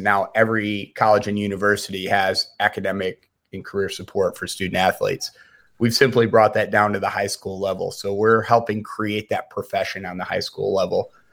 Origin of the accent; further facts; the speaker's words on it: Syracuse, New York, United States; Growing up in Syracuse, the hated Hoyas, was real.